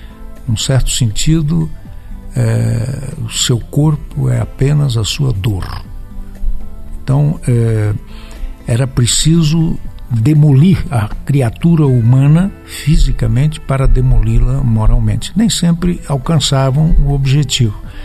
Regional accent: Brazil; A vida no Brasil profundo, de onde eu venho, começava mais cedo.

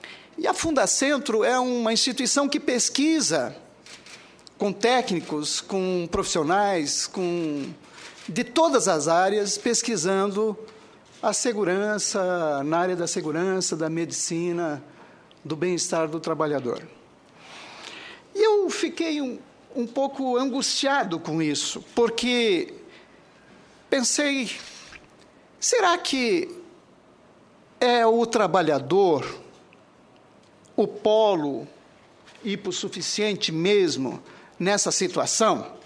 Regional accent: São Luiz Gonzaga, Rio Grande do Sul, Brazil; Sou lá do São Luís Gonzaga.

